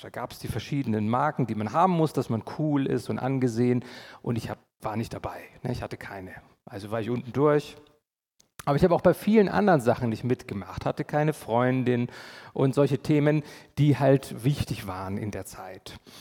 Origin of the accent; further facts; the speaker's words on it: Nuremberg, Bavaria, Germany; ich bin in Nürnberg aufgewachsen, in den Vorort Stein zur Schule gegangen. Und ich hatte immer auch das in diesem Christlichen aufgewachsen, vieles auch aus Überzeugung getan, bis dann auch meine Bekehrung kam und mich richtig für Jesus entschieden habe.